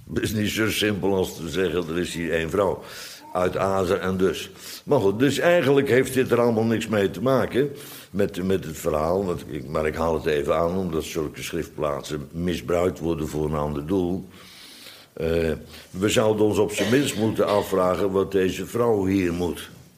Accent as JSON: {"language": "Dutch", "town": "Bodegraven", "region": "South Holland", "country": "Netherlands", "tie": "born or raised there", "said": "ik kende trouwens vroeger in Bodegraven, waar ik opgegroeid ben"}